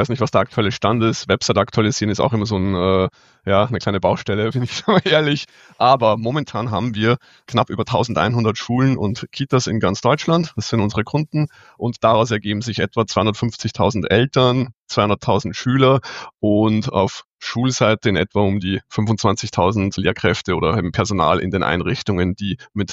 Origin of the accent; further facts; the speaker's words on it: Austria; moved away as an adult; now in Munich, Germany; Ich bin ursprünglich aus Österreich, aus der Nähe von Salzburg, ein kleines Dorf. Vielleicht kennt jemand den Attersee oder den Mondsee. Superschöne Gegend. Und bin aber vor 14 Jahren nach München gegangen tatsächlich. Und da wohne ich auch immer noch. Bin aktuell 44 Jahre alt